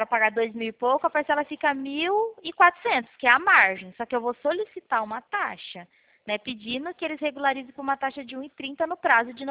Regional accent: Pirassununga, São Paulo, Brazil; Eu sou de Pirassununga

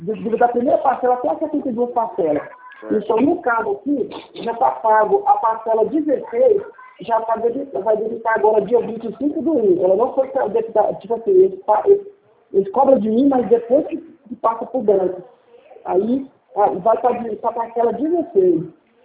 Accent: Goiânia, Goiás, Brazil; Então, eu sou daqui de Goiânia.

